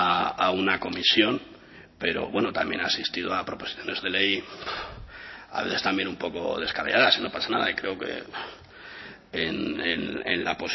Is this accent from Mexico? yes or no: no; Madrid, Community of Madrid, Spain; de donde yo vengo, que es de la ciudad de Madrid